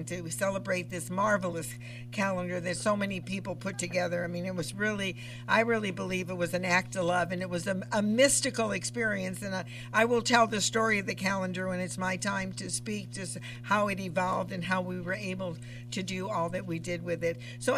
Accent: East Los Angeles, California, United States; born there; You know, I was born in East Los Angeles

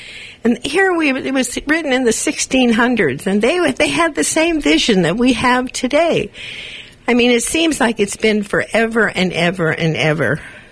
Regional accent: Los Angeles, California, United States; born there; You know, I was born in East L.A.

